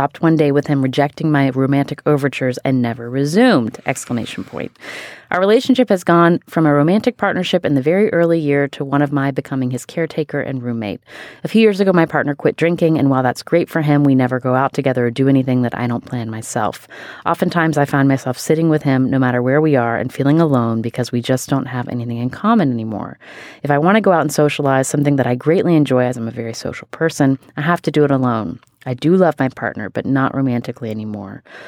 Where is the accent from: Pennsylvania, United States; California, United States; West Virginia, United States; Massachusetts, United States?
West Virginia, United States